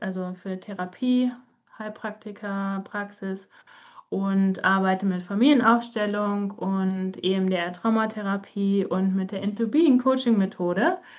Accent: Lower Saxony, Germany; born there; now in Ettenbüttel, Germany; Ich komme hier aus Ettenbüttel und gebürtig aber aus Ostfriesland. Ich habe 4 Kinder, einen Hund, eine Katze und einen ganz, ganz tollen Mann. Und wir wohnen hier so richtig auf dem Land. Unser Dorf hat nur 600 Einwohner. Es ist ganz idyllisch hier in der Südheide.

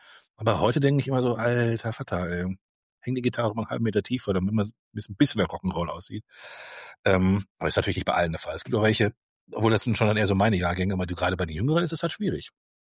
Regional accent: Essen, North Rhine-Westphalia, Germany; born there; ich komme ja aus Essen, gebürtig im Ruhrgebiet

